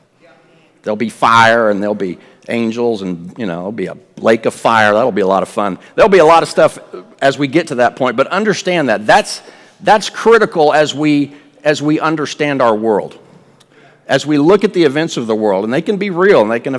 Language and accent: English; Texas, United States; But no, I'm not crazy. I'm from Texas.